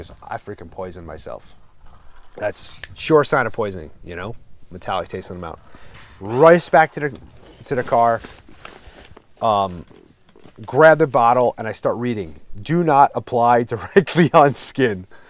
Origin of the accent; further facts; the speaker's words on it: New York, United States; Because growing up on Long Island, it's like always in the back here.